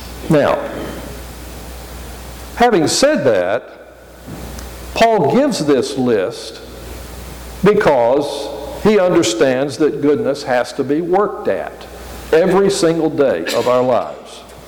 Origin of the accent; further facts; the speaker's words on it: the South, United States; you too would have different staples than I grew up with in the South.